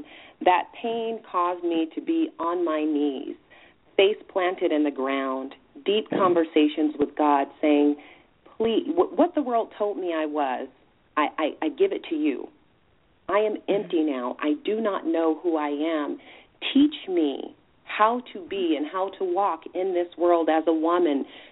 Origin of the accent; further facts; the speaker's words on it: California, United States; So I grew up in Southern California, the outskirts, so, you know, Linwood, Long Beach, Compton area there.